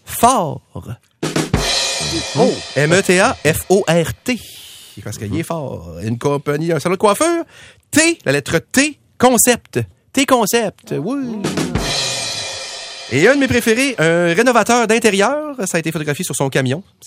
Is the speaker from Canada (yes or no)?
yes; Quebec City, Quebec, Canada; Je suis de Québec.